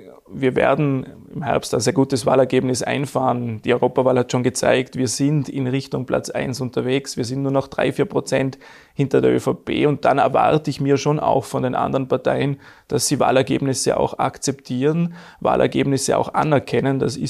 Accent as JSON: {"language": "German", "region": "Vorarlberg", "country": "Austria", "said": "mich als Vorarlberger Politiker"}